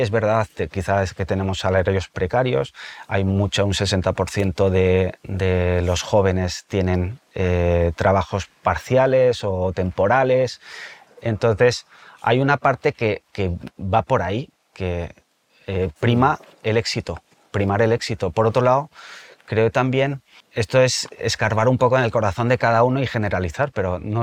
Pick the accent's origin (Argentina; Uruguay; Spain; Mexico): Spain; Pamplona, Navarre; Yo soy de Pamplona.